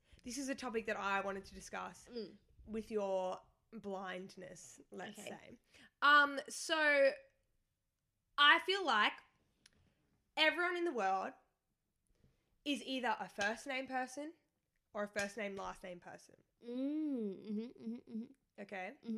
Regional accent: Australia; Because I'm Australian.

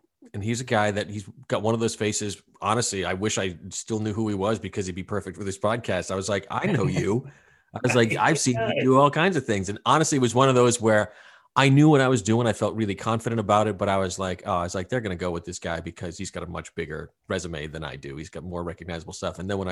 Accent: Rhode Island, United States; And I mean, I'm from Rhode Island. So I know snow, and I know snow in the Southeast.

